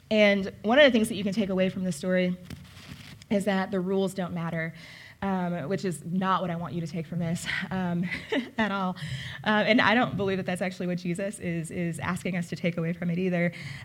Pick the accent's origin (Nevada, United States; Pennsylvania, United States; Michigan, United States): Michigan, United States; moved away; also born or lived in Rhode Island; I grew up in Michigan, but eventually I moved to New England. And specifically to Rhode Island.